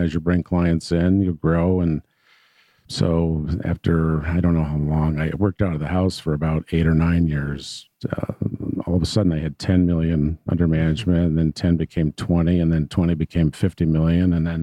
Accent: Binghamton, New York, United States; IBM, Coke, and GE were all in the town that I grew up in Binghamton.

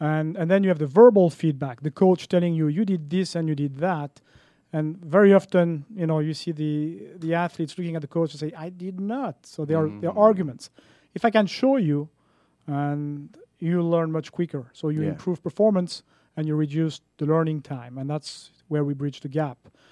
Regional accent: Switzerland; now in United States; Well, I'm originally from Switzerland. I've been in the U.S. for 10 years

